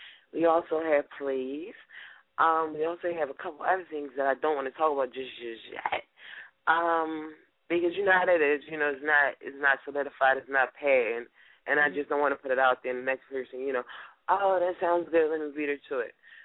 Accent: Philadelphia, Pennsylvania, United States; They just, they don't think that I'm from Philadelphia.

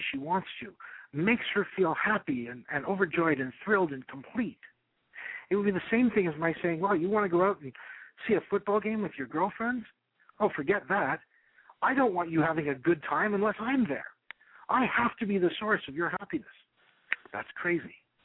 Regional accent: Toronto, Ontario, Canada; Okay. Let me first say, I'm from Toronto, Canada

